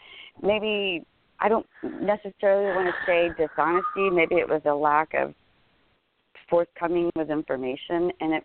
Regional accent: Texas, United States; I'm from Texas. My birthday is April 4th. 1975

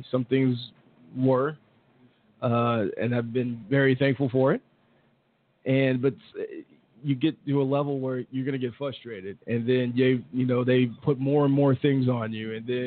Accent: Nashville, Tennessee, United States; now in Tulsa, United States; Nashville.

